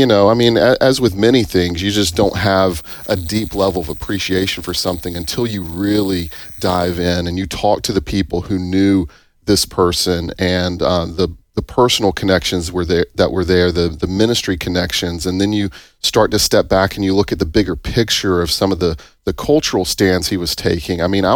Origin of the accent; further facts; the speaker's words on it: Tupelo, Mississippi, United States; I grew up here in Tupelo, and my parents were supporters of the ministry.